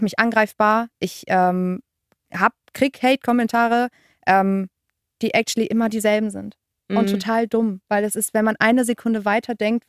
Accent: Bonn, North Rhine-Westphalia, Germany; Ich bin ja in einer kleineren Stadt, ich bin in Bonn groß geworden.

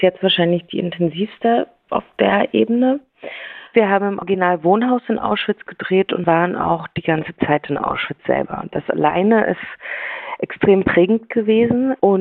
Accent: Bavaria, Germany; in Iffeldorf gedreht, das ist in Oberbayern sehr nah zu da, wo ich aufgewachsen bin, am Starnberger See.

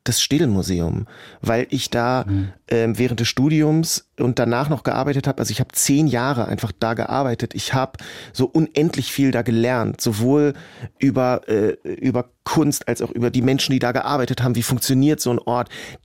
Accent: Hanover, Lower Saxony, Germany; ich komme aus Hannover

